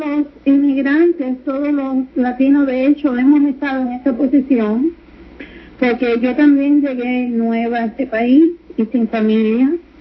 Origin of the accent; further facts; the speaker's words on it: Cuba; aún en el acento latino Yo soy cubana y hay personas que me dicen a mí, tú no suenas cubana.